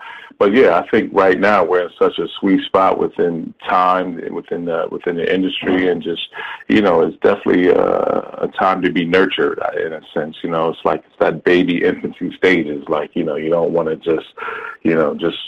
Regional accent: New York, United States; I'm from New York, you know, I love NY till I die, but I'd be lying if I said that West Coast doesn't chief the most.

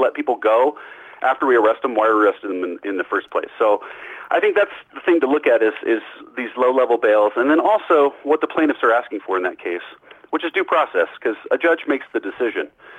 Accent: Colorado, United States; I live in my home state of Colorado

